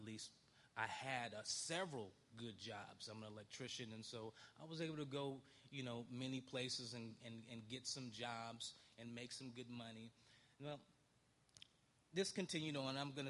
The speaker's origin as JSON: {"language": "English", "town": "Stockton", "region": "California", "country": "United States", "tie": "born or raised there", "said": "I grew up in Stockton, California."}